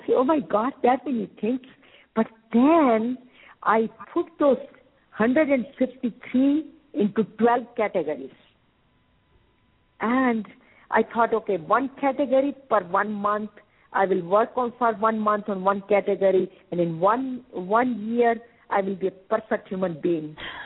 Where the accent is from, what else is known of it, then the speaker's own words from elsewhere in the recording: India; moved away; when I came from India, then thank you was not a part of my vocabulary